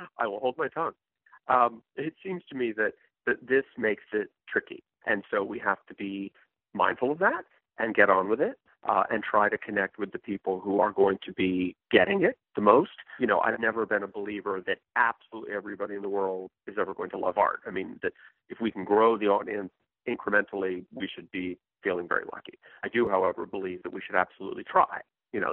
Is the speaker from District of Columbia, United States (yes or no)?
yes; Washington, District of Columbia, United States; I grew up in Washington, D.C., and my mother was very active in the Smithsonian as an employee.